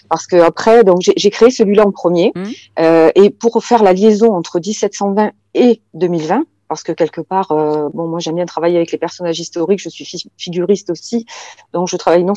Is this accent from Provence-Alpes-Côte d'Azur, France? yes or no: yes; La Ciotat, Provence-Alpes-Côte d'Azur, France; moi je suis native de La Ciotat